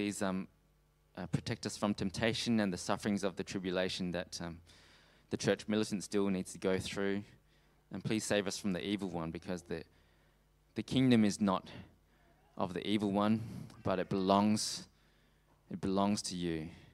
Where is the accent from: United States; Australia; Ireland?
Australia; also born or lived in Singapore; So I grew up in Australia, but I was born in Singapore, in the ethnic people group, tribe and language of Teochew.